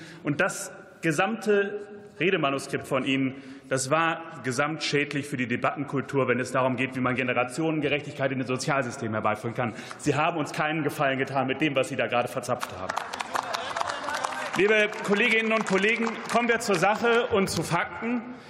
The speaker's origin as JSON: {"language": "German", "region": "North Rhine-Westphalia", "country": "Germany", "said": "ich komme aus dem Sauerland, einer Region, in der man sehr schnell merkt, wie wichtig ein starker Wissenschafts- und vor allem auch Wirtschaftsstandort ist."}